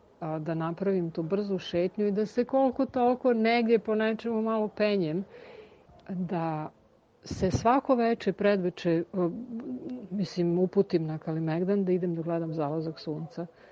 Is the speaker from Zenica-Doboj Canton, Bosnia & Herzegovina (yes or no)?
no; Banja Luka, Republika Srpska, Bosnia & Herzegovina; now in Belgrade, Serbia; Pa ja nisam iz Srbije. Ja sam Banjalučanka i malo sam putovala po Srbiji.